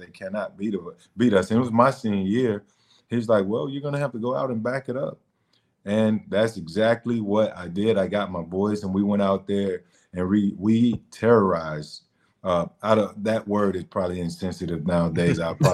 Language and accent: English; Florida, United States; I was home. I'm in my home state of Florida. No state taxes.